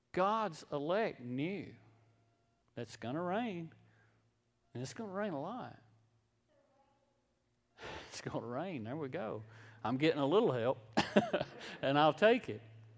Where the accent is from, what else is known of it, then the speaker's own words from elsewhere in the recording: Irwin, Pennsylvania, United States; And I keep wanting to say heathen. I got to put that R in there. I'm from Irwin. Heathen.